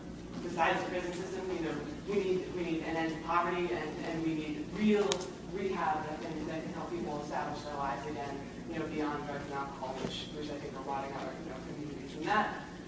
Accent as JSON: {"language": "English", "town": "San Francisco", "region": "California", "country": "United States", "said": "I'm from San Francisco."}